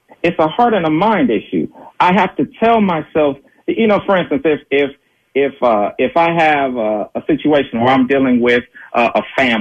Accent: Los Angeles, California, United States; as a black man growing up in South Central LA and understanding the dynamics of what's taking place.

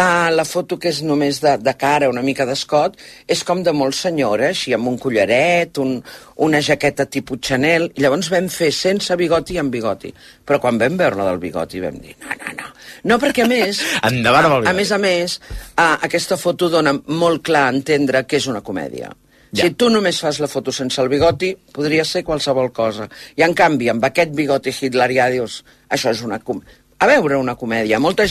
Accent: Catalonia, Spain; soc catalana, parlo català

